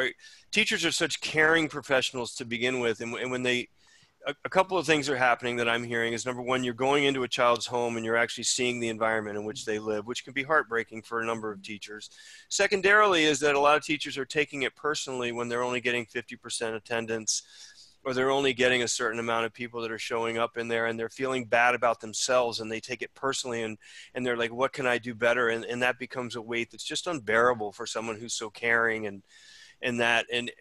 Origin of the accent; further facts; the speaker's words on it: California, United States; from a number of mask, non-mask enthusiasts in my home state of California